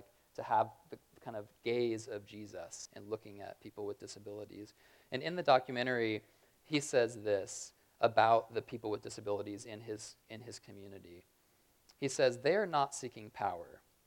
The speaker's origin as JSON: {"language": "English", "country": "United States", "said": "I'm a product of American culture. I'm an American male."}